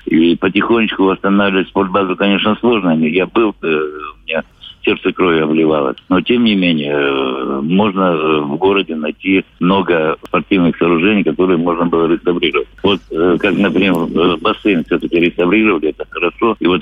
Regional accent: Sukhumi, Abkhazia, Georgia; Именно у нас в Сухуми, я говорю у нас, потому что я родился и вырос в Сухуми.

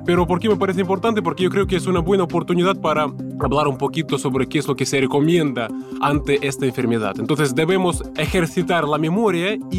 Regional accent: Russia; Él es brasileño, yo soy ruso. Él es mayor que yo.

